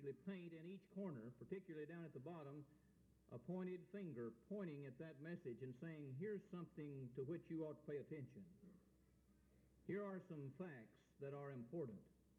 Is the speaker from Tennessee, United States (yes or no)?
yes; Tennessee, United States; when I was just a boy growing up in Middle Tennessee